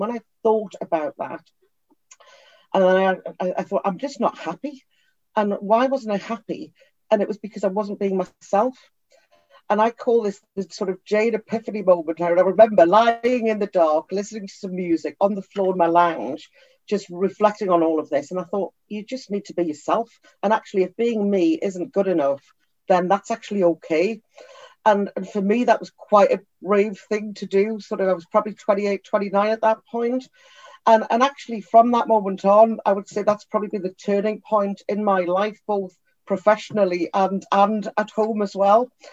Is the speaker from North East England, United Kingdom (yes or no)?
yes; Newcastle upon Tyne, North East England, United Kingdom; now in Cotswolds, United Kingdom; I am from Newcastle upon Tyne, which I'm very proud of, proud to be a Geordie, but actually living now here in the Cotswolds